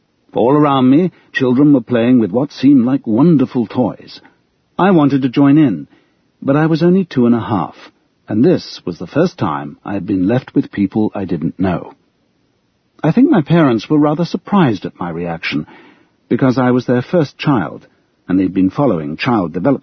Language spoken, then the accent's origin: English; Oxford, South East England, United Kingdom; born there; I was born in Oxford, even though my parents were living in London. This is because Oxford was a good place to be born during World War II.